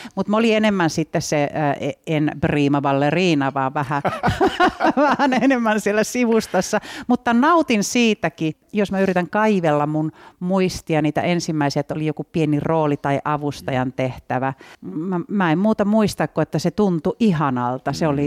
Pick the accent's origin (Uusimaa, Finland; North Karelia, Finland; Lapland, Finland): Lapland, Finland; Kolari; mä oon Kolarissa syntynyt. Ihan pienen pienestä paikasta siinä Ylläksen kupeessa siellä talvipakkasten aikaa, niin silloin se äiti mut laittoi maailmaan.